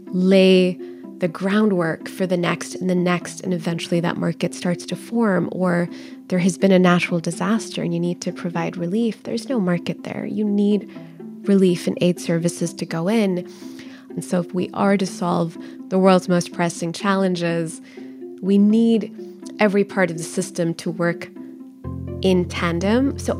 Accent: Pakistan; moved away; And I can tell you as a Pakistani immigrant, how much that means to communities like my own who have simply not seen our traditions acknowledged or, featured.

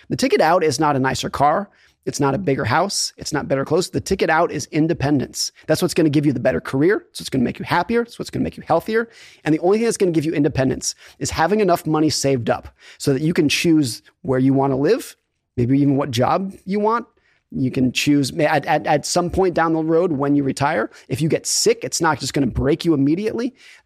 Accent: Lake Tahoe, California, United States; So I grew up skiing in Lake Tahoe, California, and I was a competitive ski racer.

